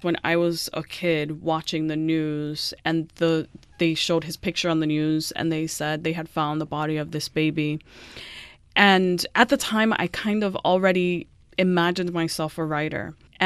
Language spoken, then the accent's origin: English; Miami Beach, Florida, United States; And I was a closeted queer kid growing up in Miami Beach, which later became kind of like a gay mecca